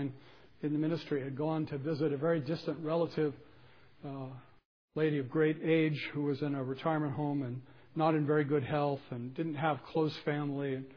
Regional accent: England, United Kingdom; I'm English

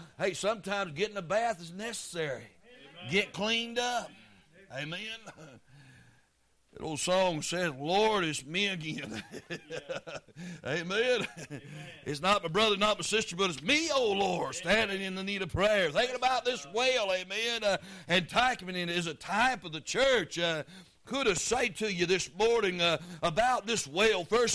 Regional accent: Florida, United States; born and raised in Northwest Florida, right above Pensacola, and that ground down there is pretty easy to dig.

